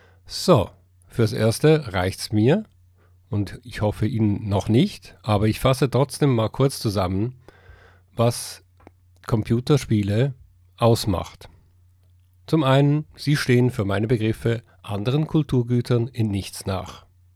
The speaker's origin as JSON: {"language": "German", "country": "Switzerland", "said": "ich bin Schweizer, falls man das noch nicht gemerkt hat"}